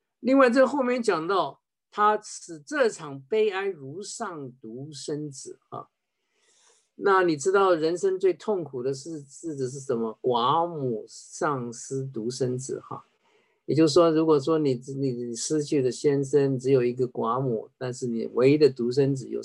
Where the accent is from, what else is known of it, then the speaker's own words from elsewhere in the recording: China; 可以所谓的我们中国人有所谓的义子而分而亨哈